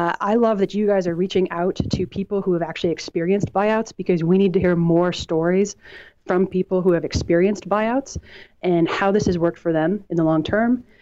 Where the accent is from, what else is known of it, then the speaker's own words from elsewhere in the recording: Duluth, Minnesota, United States; Duluth, Minnesota is my hometown.